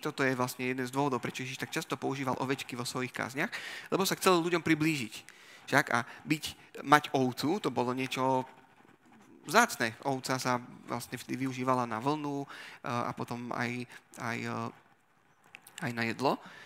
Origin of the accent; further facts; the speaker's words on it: Revúca, Banská Bystrica Region, Slovakia; som z Revúcej. To je také veľkomesto v centre Slovenska.